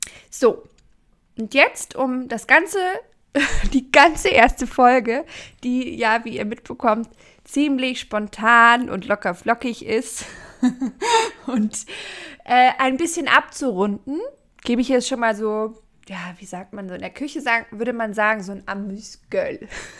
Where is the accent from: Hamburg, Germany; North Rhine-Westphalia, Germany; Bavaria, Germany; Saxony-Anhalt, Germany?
Bavaria, Germany; Bei uns in Bayern sagt man, hilft ja nichts.